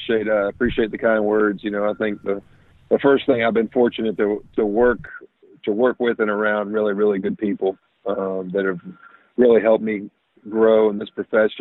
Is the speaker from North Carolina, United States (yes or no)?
yes; Raleigh, North Carolina, United States; But growing up in Raleigh, North Carolina, where obviously basketball, college basketball at that, is kind of held on a pedestal a little bit.